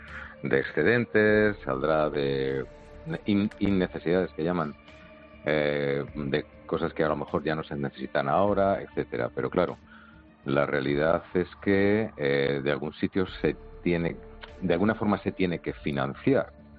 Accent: Spain; somos todos los españoles que pagamos nuestros impuestos.

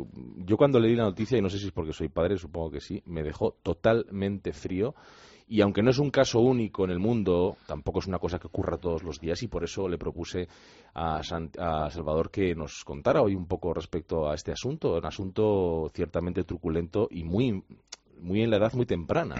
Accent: Bayonne, Nouvelle-Aquitaine, France; Yo soy de Bayona, o sea, que imagínate.

